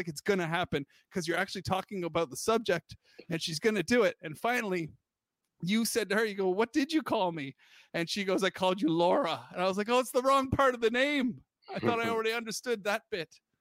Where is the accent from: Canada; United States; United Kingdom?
United Kingdom; moved away as an adult; I came out of Britain. So I did a lot of comedy in Britain. I was my career was in Britain for 15 years as … Then I moved here.